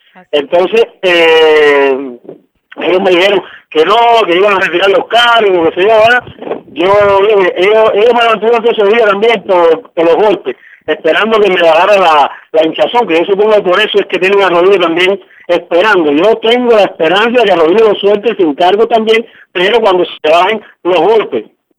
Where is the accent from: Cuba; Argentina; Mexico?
Cuba; Yo soy un infeliz, un cubano, martiano